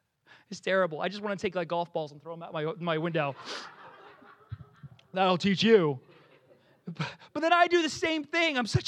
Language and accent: English; West Orange, New Jersey, United States; Like, "Where are you from?" I'm like, "I'm from West Orange." Like, "I'm from West Orange, New Jersey." Okay? This is where I'm from, all right?